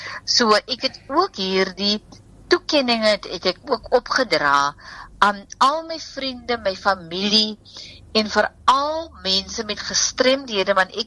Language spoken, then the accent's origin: Afrikaans; Wellington, Western Cape, South Africa; ek is van Wellington, en ons is van die kloof, en ek het groot geword in Wellington, en ek het school gegaan, eers by Pau Gedenk, primair, toe gaan ek Bergrivier, hoërskool